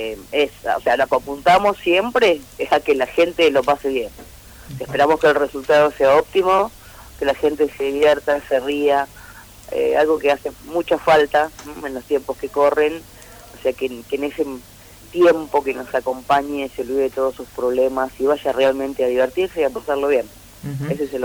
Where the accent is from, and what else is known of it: Argentina